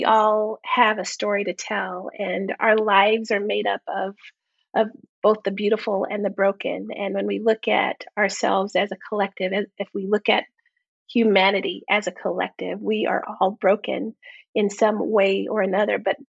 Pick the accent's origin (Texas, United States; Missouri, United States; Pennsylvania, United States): Texas, United States; El Paso; yeah, I am from El Paso, Texas, and grew up in a home raised by a single woman.